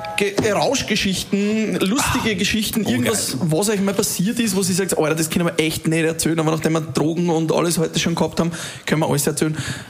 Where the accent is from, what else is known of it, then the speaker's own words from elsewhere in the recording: Upper Austria, Austria; Ja, das sagt man bei uns in Oberösterreich auch immer